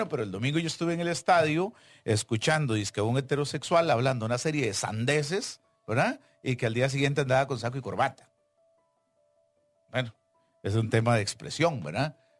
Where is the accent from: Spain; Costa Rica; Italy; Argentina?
Costa Rica; nosotros como costarricenses, ¿verdad?